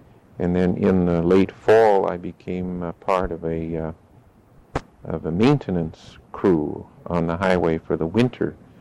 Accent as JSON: {"language": "English", "town": "Miles City", "region": "Montana", "country": "United States", "tie": "born or raised there", "also_born_or_lived": "Oak Park, Illinois", "said": "I was born in Miles City, Montana, July 15th, 1919. I had early grade school education in Montana, high school in Oak Park, Illinois."}